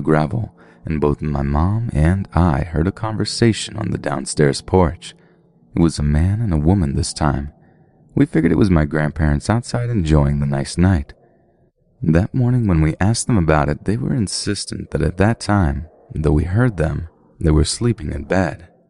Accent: Kentucky, United States; I have a sort of red state vibe. I'm originally from Kentucky, love guns, I drive an old Dodge 2500

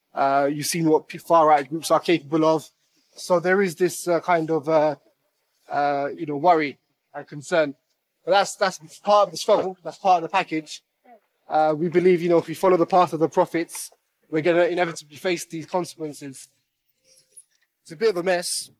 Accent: London, United Kingdom; I grew up in North London, actually. I grew up in Palmer's Green. My background is I was actually grew up as a non-Muslim from like a Hindu background. And I became Muslim when I was about 19. And I just moved here when I got married.

